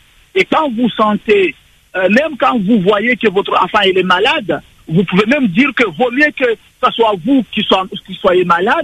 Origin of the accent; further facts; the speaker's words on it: Mayotte; now in Réunion; je suis de natif de Mayotte, du centre de Mayotte.